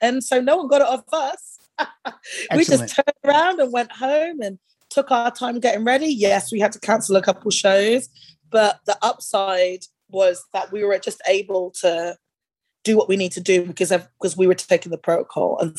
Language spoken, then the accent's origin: English; United Kingdom; And it's like, yeah, because I'm a British rocker.